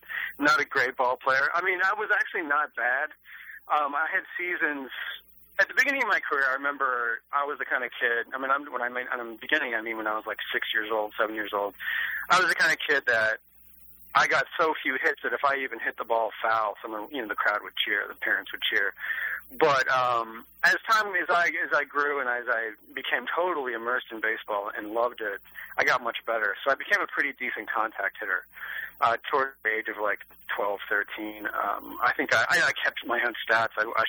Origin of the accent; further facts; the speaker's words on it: Kansas, United States; Growing up in Kansas, as I talk about in the book, I grew up in Kansas in the 80s